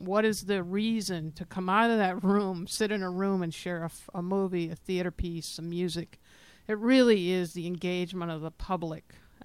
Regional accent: Indiana, United States; I mean, I came from Indiana, and Claudia came from Georgia.

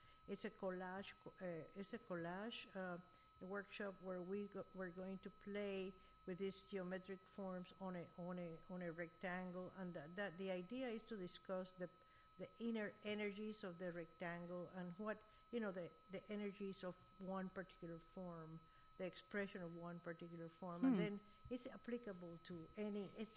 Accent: Puerto Rico; moved away as an adult; also born or lived in Cuba / Florida / Bogota; even though I left Cuba, you know, very early in my life. The family moved to Puerto Rico, so, you know, I grew up in Puerto Rico.

